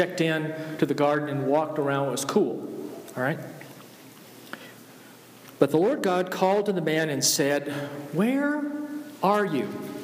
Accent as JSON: {"language": "English", "region": "Georgia", "country": "United States", "said": "And I'm from Georgia, so we pronounce naked. It's naked, right? N-E-K-K-I-D. Naked."}